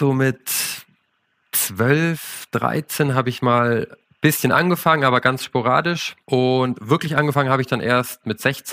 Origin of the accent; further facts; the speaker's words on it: Munich, Bavaria, Germany; Ich komme aus München und wohne aktuell ein bisschen südlich davon, aber habe es leider immer noch nicht geschafft, direkt in den Bergen zu wohnen.